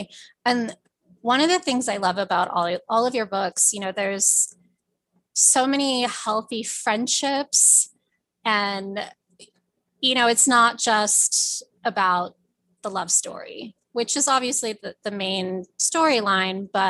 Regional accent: Philippines; also born or lived in Los Angeles; As a Filipino from a very large family

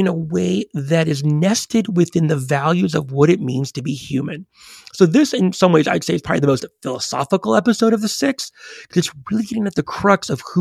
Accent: United States; I was typical kid growing up in America in many ways.

